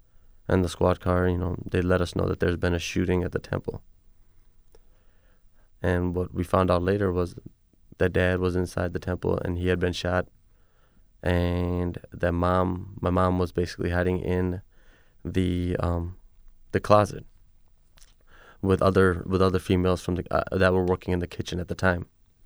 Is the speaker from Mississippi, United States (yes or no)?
no; Milwaukee, Wisconsin, United States; also born or lived in India; Our entire family came to Wisconsin in 1982. We immigrated from India, and typical immigration stories were you come with $35 in your pocket, and you work and you work and you work and you work hard, and eventually things turn out for you, and you know, you're growing up as a Sikh in Milwaukee.